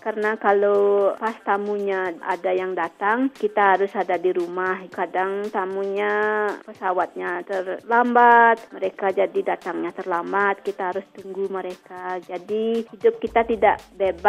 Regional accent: Tabanan, Bali, Indonesia; now in United States; Dari Tabanan, tapi galerinya di Ubud. Saya tinggal di Ubud.

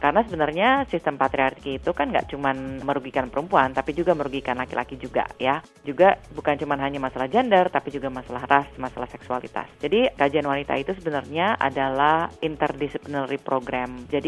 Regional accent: Java, Indonesia; buat saya, lahir dan besar di Indonesia, terutama di budaya Jawa, saya melihat ketimpangan gender yang sangat kuat sekali.

